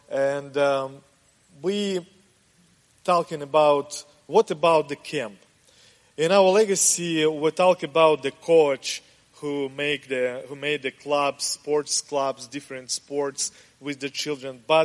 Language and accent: English; Texas, United States; accent: East Texas; Sorry, my East Texas accent, but I hope you understand me.